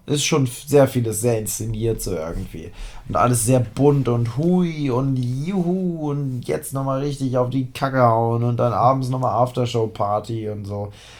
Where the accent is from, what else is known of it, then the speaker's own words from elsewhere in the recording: Harz, Germany; Also ich bin ja aus dem Harz.